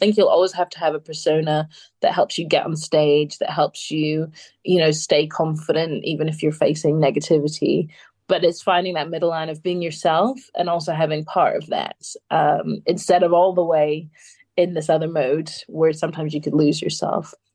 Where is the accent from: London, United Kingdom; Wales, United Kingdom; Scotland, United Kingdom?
Scotland, United Kingdom; accent: Doric; Up here, there's a, where I'm from, the dialect is called Doric.